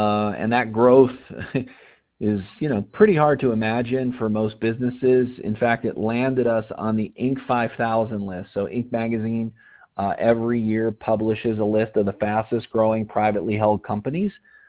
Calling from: Colorado, United States; I'm calling in from Colorado this evening.

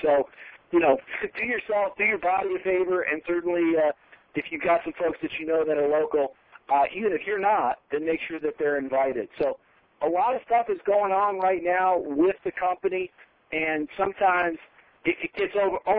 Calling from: Colorado, United States; I'm calling in from Colorado tonight.

